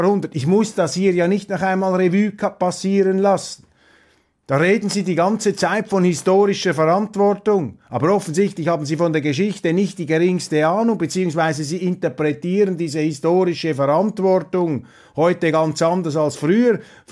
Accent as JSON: {"language": "German", "country": "Switzerland", "said": "Das ist das Bild der deutschen Politik, das sich mir da als Schweizer bedauerlicherweise einprägt."}